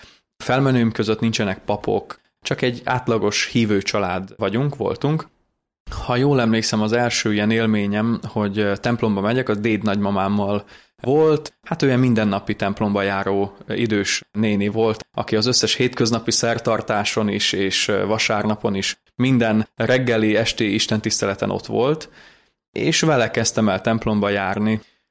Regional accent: Zakarpattia Oblast, Ukraine; also born or lived in Lutsk; Kárpátaljáról érkeztem, viszont nem Kárpátalján születtem. Vegyes házasságból származom, édesapám ukrán, édesanyám kárpátaljai magyar, és én még akkor születtem, amikor a szüleim Luck városában éltek

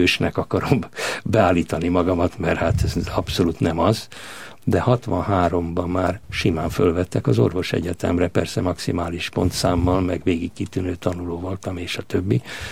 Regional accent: Hungary; born there; mindenünk Kolozsváron maradt, én már itt születtem, édesanyám 9 hónapos terhes volt a több hónapos marhavagonos menekülés alatt

